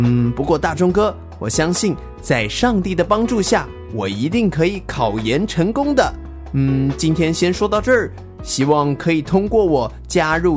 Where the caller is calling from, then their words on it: Shandong, China; 我是来自山东的热心听友，